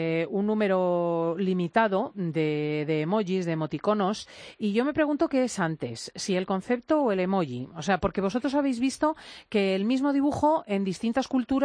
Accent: Madrid, Community of Madrid, Spain; Yo no lo entiendo porque soy de Madrid.

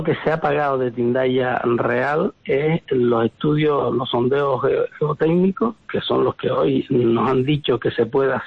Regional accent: Canary Islands, Spain; si usted se siente ofendida, debe ser que no nos insultó a los majoreros

